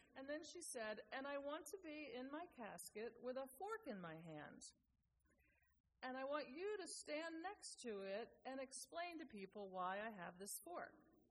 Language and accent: English; Seabrook, United States; by the way, and I'm from Seabrook.